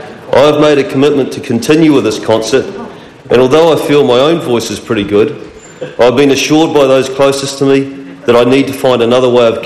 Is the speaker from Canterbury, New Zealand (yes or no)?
no; Auckland, New Zealand; I was born on the North Shore of Auckland and spent my first years living on Whenuapai Air Force Base.